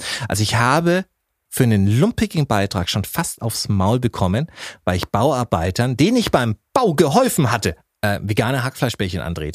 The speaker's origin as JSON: {"language": "German", "town": "Munich", "region": "Bavaria", "country": "Germany", "said": "ich weiß nicht, warum ich es jetzt als Münchner mache."}